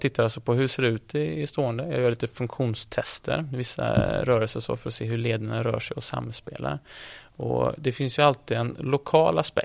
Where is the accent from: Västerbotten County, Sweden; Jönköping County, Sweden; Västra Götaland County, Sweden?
Västra Götaland County, Sweden; Gothenburg; jag är från Göteborg.